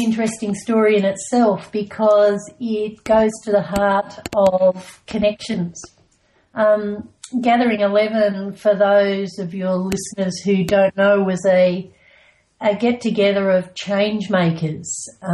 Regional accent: Melbourne, Victoria, Australia; now in Bells Beach, Australia; I come from Melbourne, even though I'm down here at Bells Beach.

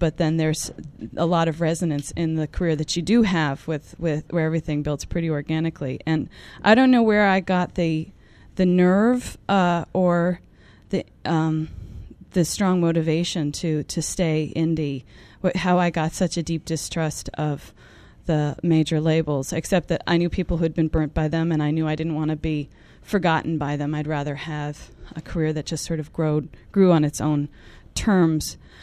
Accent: Chappaqua, New York, United States; I grew up in Chappaqua, New York, which is where the Clintons live now.

